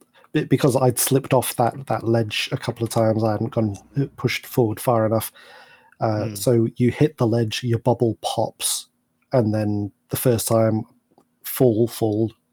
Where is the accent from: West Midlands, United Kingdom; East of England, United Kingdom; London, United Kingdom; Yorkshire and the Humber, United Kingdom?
Yorkshire and the Humber, United Kingdom; how you would say helping with a Yorkshire accent. As a Yorkshireman myself, I know that from experience.